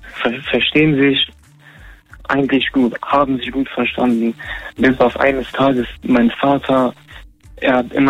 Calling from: Solingen, North Rhine-Westphalia, Germany; Also, ich wohne in Solingen.

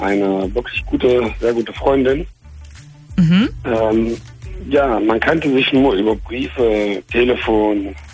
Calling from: Cologne, North Rhine-Westphalia, Germany; Ich bin 25, komme aus der Ecke von Köln.

